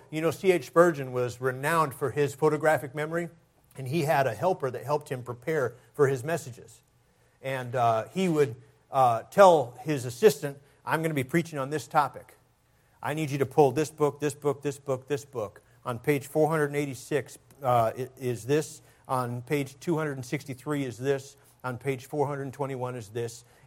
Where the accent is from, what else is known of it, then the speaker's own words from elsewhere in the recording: Wisconsin, United States; in his church when I was growing up in Wisconsin.